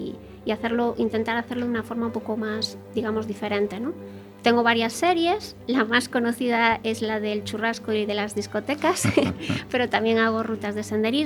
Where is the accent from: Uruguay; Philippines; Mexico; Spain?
Spain; Combarro, Galicia; now in A Coruña, Spain; Yo no soy de aquí, soy de Combarro.